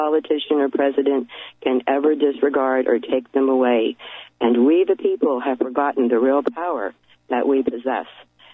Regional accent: California, United States; When I myself personally picked up in California, I'm from California

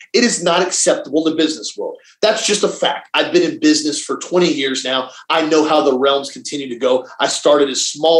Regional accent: the South, United States; And I had to learn that, because in the younger I grew up in the South

